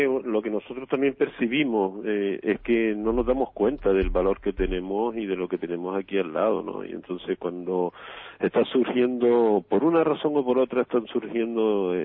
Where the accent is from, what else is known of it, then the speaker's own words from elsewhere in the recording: Canary Islands, Spain; Nosotros somos Canarias, solamente somos el 1,5 o el 1,2% del territorio nacional